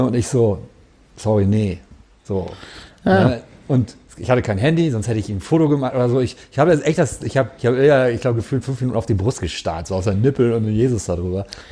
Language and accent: German; Gelsenkirchen, North Rhine-Westphalia, Germany; Und ich komme aus Gelsenkirchen, aus dem Ruhrpott